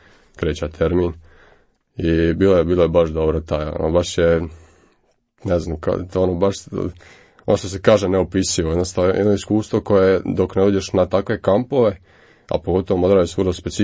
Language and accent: Croatian; Solin, Split-Dalmatia County, Croatia; Pa dolazim iz jednog, a sad već ne tako malog mjesta u Splitsko-dalmatinskoj županiji, Solina, grad blizu Splita. Imam 20 godina